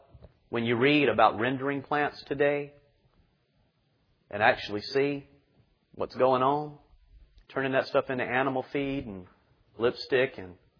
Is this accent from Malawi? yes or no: no; South Carolina, United States; I grew up down in South Carolina where they have posters say the other white meat